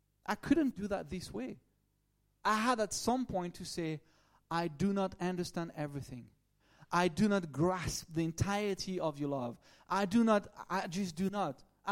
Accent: France; English is a second language; Believing is a weird word, because in your culture, the British one, in my French culture, in the Italian culture of my wife, believing pretty much stays here.

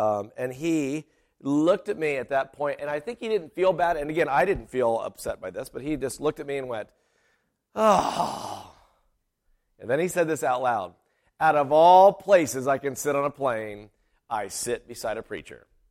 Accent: Simpsonville, South Carolina, United States; I'm actually from Simpsonville originally. I said, so I grew up in Simpsonville. My parents eventually moved to Greenville. That's all suburbs.

